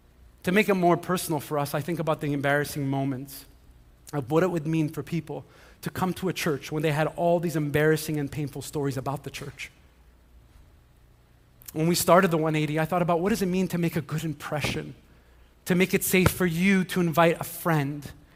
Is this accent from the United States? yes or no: no; Montreal, Quebec, Canada; I grew up here in Montreal